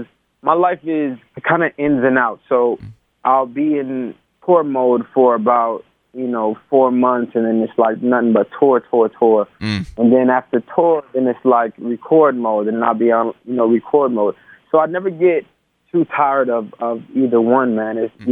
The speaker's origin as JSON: {"language": "English", "country": "Haiti", "said": "I'm from Haiti, and compas are our big music that we have there."}